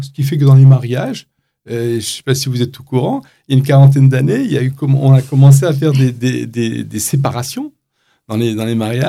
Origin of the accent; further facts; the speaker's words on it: La Goulette, Tunis Governorate, Tunisia; born there; Moi-même, je suis né à la Goulette, à Tunis